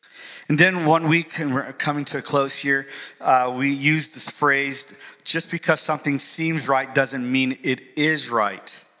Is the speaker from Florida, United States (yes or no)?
yes; Bradenton, Florida, United States; also born or lived in Sarasota; And of course, we live in Florida. I'm from Sarasota, Florida, so I know what real fresh orange juice tastes like. The Tropicana factory is right there in Bradenton, my hometown.